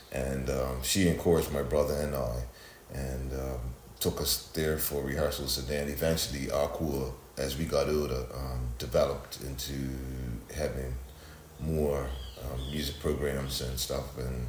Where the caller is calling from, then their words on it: Bermuda; Today I'm coming from Bermuda, a little speck in the Atlantic, just off the coast of the Carolinas, and glad to be here.